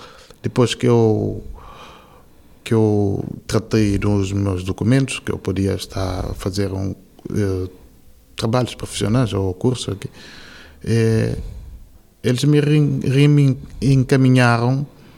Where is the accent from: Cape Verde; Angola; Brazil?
Cape Verde; now in Portugal; sou cabo-verdiano. Estou a frequentar um curso na Fundação Liga. Eu venho de Cabo Verde há quase 5 anos.